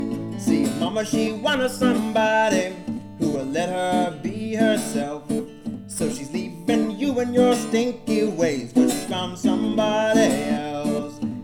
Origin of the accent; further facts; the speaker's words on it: Claremont, United States; And you know, I'm from Claremont, man. That happens all the time.